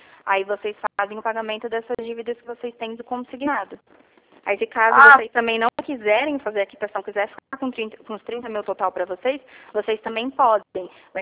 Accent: Hortolândia, São Paulo, Brazil; Eu sou de Hortolândia, São Paulo.

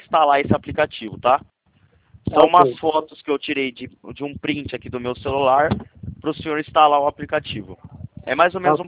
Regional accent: São Paulo, Brazil; Eu sou de São Paulo, moro em São Paulo.

